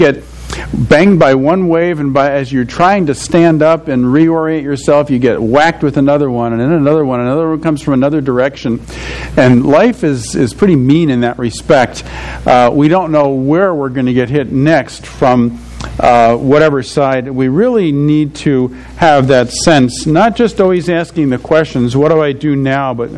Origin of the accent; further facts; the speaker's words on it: New Jersey, United States; I grew up in New Jersey, and I really enjoyed going down to the Jersey Shore and swimming in the ocean.